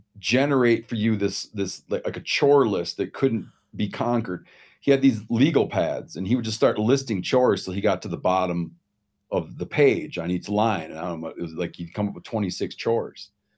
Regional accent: Michigan, United States; I grew up in Western Michigan on a lake, right? So my parents originally had grown up in the greater Chicago area.

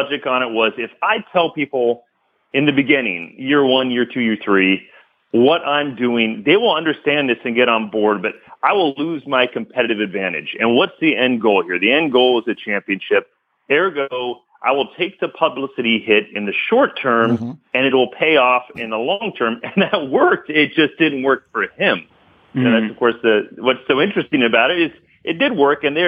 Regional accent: California, United States; I grew up in the Bay Area as a Warriors fan.

